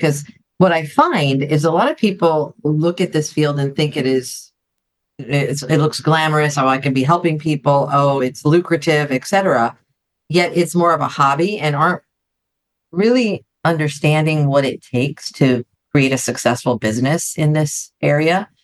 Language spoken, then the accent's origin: English; Greece; English is a second language; moved away as an adult; now in United States; I grew up in Greece. When I came to the United States, I attended college here and I also got two master's degrees.